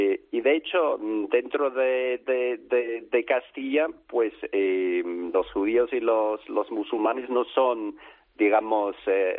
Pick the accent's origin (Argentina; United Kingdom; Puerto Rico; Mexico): United Kingdom; England; Yo que soy inglés